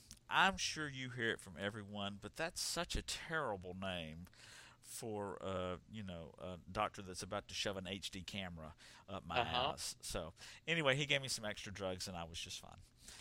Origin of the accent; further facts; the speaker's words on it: Atlanta, Georgia, United States; Because I grew up in Atlanta, and when I was home over Christmas, I saw the C's candy display there in the mall.